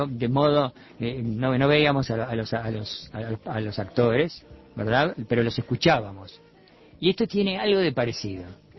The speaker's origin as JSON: {"language": "Spanish", "town": "Dolores", "region": "Soriano", "country": "Uruguay", "tie": "born there", "said": "Yo nací en Dolores, en el departamento Soriano, pero nací accidentalmente en Dolores. Yo estuve allí, mis padres se trasladaron a Dolores porque mi padre trabajaba en Vudú, que era una distribuidora de vinos."}